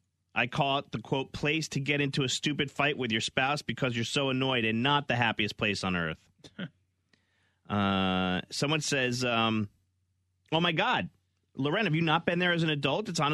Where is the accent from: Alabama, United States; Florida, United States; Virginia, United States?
Florida, United States; Orlando; It's because we're Floridians. I'm from Orlando.